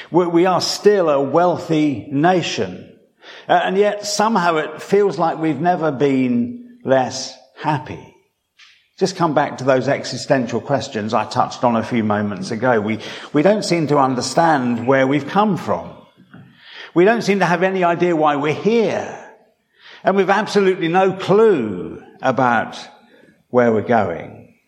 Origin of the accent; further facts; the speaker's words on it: East of England, United Kingdom; I told you I came from Suffolk, and we're kind of a bit slow in that part of the world.